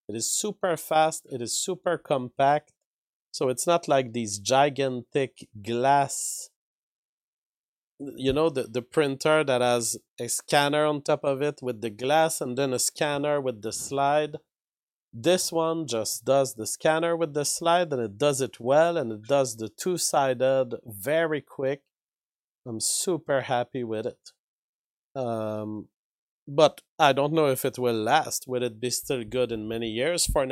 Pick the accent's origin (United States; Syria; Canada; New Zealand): Canada; you know, I'm a Canadian.